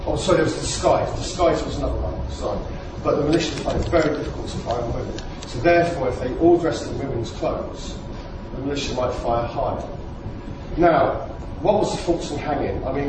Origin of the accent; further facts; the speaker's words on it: London, United Kingdom; now in Bristol, United Kingdom; because I'm a Londoner, but I moved to Bristol now.